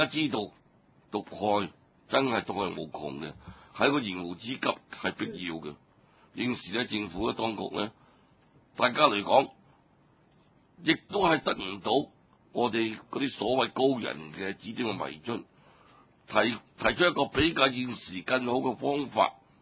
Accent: China; 大家都緊記得我哋中國人當年

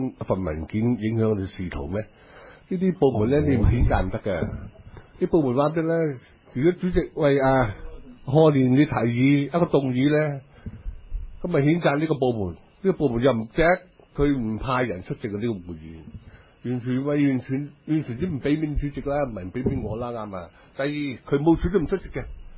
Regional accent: New Territories, Hong Kong; 所有香港市民以為我哋新界人咧係即係製造一個環境污染嘅人

